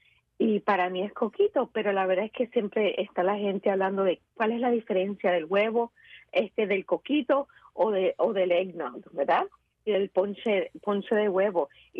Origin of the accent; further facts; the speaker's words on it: Puerto Rico; Mira, yo soy de Puerto Rico